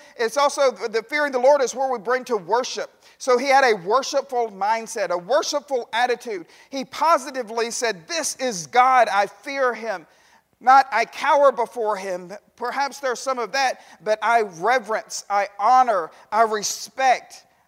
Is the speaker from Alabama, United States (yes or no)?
yes; Monroeville, Alabama, United States; I'm from Monroeville. Where's that? And I said, well, finally I settled on, it's about halfway between Montgomery and Mobile.